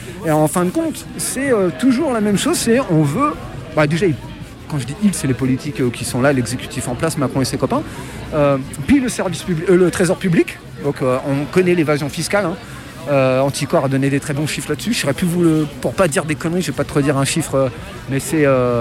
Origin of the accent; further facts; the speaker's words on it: Creil, Hauts-de-France, France; born or raised there